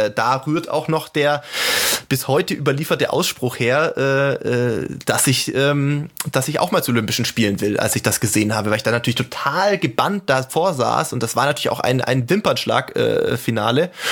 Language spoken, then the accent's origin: German; Sindelfingen, Baden-Württemberg, Germany; born there; der mich als gebürtigen Schwaben in Sindelfingen natürlich wahrscheinlich einigermaßen nachvollziehbar auch fasziniert hat